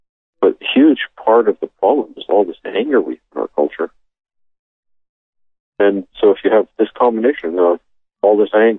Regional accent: Canada; now in United States; But I grew up in Canada where there's just not all these automatic weapons and handguns everywhere.

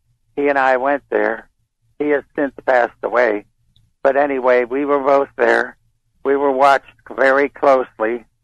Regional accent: Pittsburgh, Pennsylvania, United States; made another dog leg turn east, and it hit Kecksburg, PA, which was about 30 miles from Pittsburgh, my hometown.

